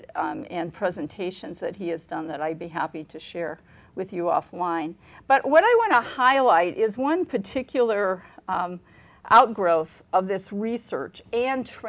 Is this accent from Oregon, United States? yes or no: no; Washington, United States; which is not available in my home state. And in fact, we're taking a look at it to see if Washington State might benefit from something like it.